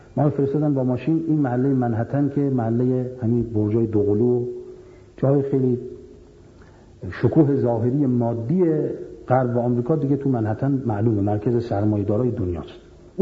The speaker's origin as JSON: {"language": "Persian", "country": "Iran", "said": "من از ایران آمدم،"}